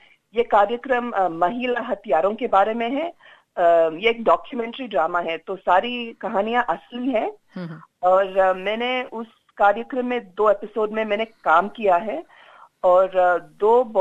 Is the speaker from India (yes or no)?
no; Australia; first language Kannada; Hindi is a second language; also born or lived in New Zealand; मैं न्यूजीलैंड में पैदा हुई, पर जब मैं 3 साल की थी तो हम ऑस्ट्रेलिया आए और यहाँ मेरी पढ़ाई हुई।